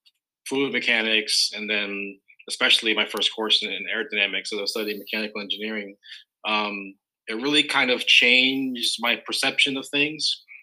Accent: Florida, United States; growing up, I grew up kind of in South Florida, surrounded by very cool cars and fast cars and motorcycles.

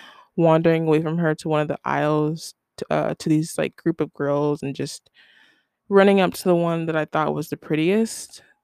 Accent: Ohio, United States; Because I grew up in Ohio, and that shit already whack.

